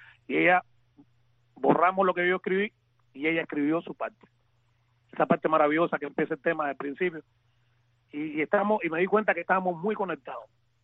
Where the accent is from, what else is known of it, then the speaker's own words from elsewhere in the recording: Cuba; para mi Cuba, también en especial para las hermanas Garrido, que son de mi pueblo